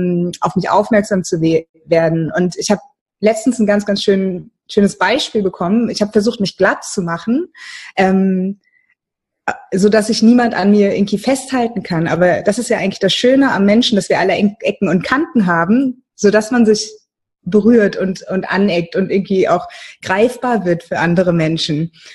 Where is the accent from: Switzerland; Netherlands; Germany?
Germany; Mainz, Rhineland-Palatinate; weil ich komme aus Mainz, da hat man irgendwie Karnevals- oder Faschingssachen